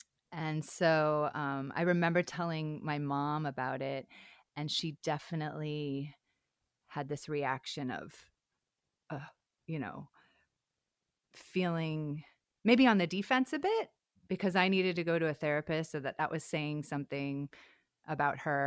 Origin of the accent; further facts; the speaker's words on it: St. Louis, Missouri, United States; now in Los Angeles, United States; which was strange to me because I'm from St. Louis.